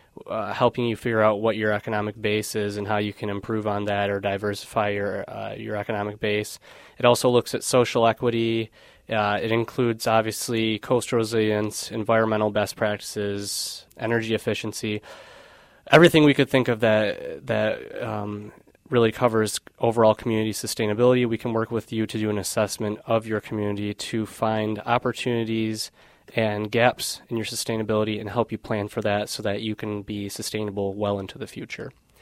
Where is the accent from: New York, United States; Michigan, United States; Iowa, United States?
Michigan, United States; Saginaw; Fun fact, Rex grew up on the street behind where I grew up in Saginaw. So we're both Saginaw guys.